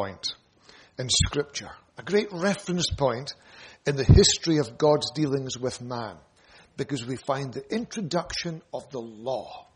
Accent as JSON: {"language": "English", "town": "Aberdeen", "region": "Scotland", "country": "United Kingdom", "said": "As you know, I'm from Aberdeen."}